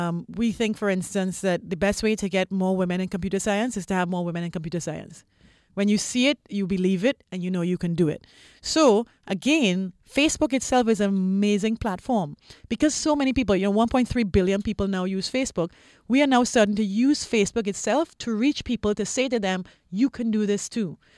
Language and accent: English; Trinidad & Tobago; I come from Trinidad